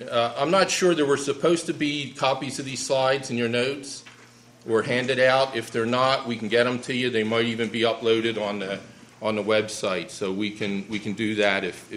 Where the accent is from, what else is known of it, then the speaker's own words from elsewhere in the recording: Philadelphia, Pennsylvania, United States; growing up in Philadelphia and trying to ask, well, how does mercy ministry apply to living in Philadelphia?